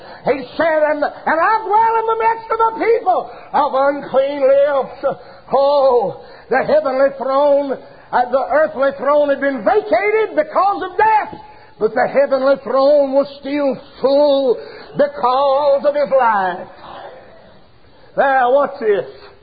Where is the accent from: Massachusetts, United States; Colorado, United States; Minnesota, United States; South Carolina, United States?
South Carolina, United States; Saluda; When I was a little boy in my hometown of Saluda, my home church of Friendship Baptist, and in the home school of Saluda Grammar School